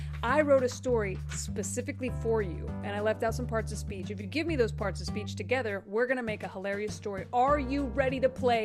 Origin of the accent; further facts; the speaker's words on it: Texas, United States; I grew up in Texas.